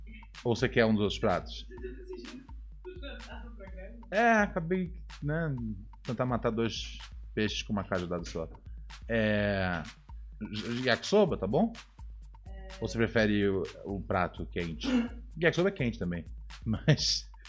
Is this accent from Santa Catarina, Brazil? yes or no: no; Rio de Janeiro, Brazil; Eu não sou da Bahia. Eu não posso dizer se tem, se não tem. Tá ligado? Mas eu passei muitos anos da minha vida morando no Rio de Janeiro, desde a infância até o começo da vida adulta.